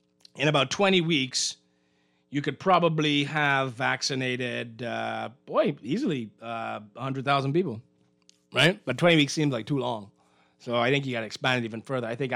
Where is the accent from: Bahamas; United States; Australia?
Bahamas; Eleuthera; Now, I'm from Eleuther, right? My family is from Eleuther.